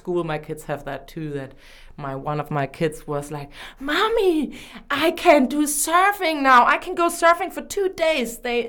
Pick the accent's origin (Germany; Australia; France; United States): Germany; accent: German; English is a second language; normally I used to get made fun of for my German accent, because I'm from Germany.